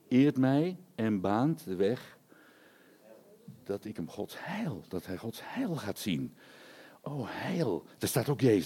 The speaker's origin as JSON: {"language": "Dutch", "country": "Netherlands", "said": "Dat zei ik altijd, nee, ik ben Hollander."}